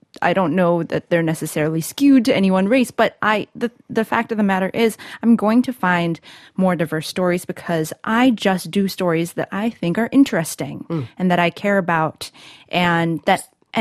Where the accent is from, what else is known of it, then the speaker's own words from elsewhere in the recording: United States; I am Malaysian, Chinese, American.